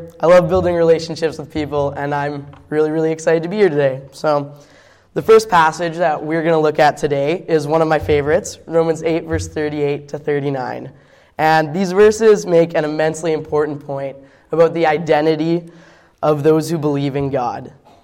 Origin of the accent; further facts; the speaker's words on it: Hepburn, Saskatchewan, Canada; I'm actually 21. I'm from Hepburn, Saskatchewan originally.